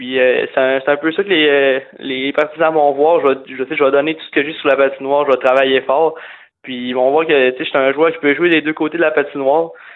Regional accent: Quebec, Canada; Puis moi, je viens du Québec

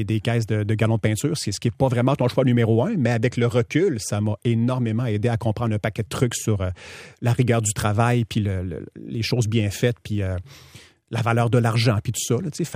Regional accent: Quebec City, Quebec, Canada; Quartier Saint-Sacrement. Mon père avait un commerce là, pendant 25 ans, une quincaillerie. Avant que je naisse, mes parents et mes frères et sœurs habitaient au-dessus du commerce.

